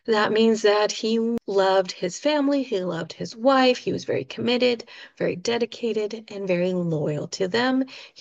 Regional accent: California, United States; Of course, I'm from the United States. I'm from Southern California, and that is my particular context for this word.

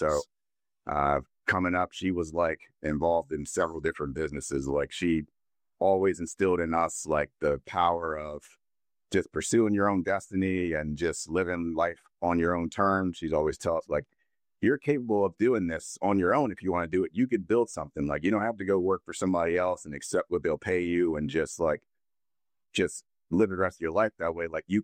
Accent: Philadelphia, Pennsylvania, United States; So I'm born and raised in Philadelphia. I'm on the East Coast, same as you, but a little north of you. I grew up in Philadelphia. Growing up in the hood, as you might call it, right?

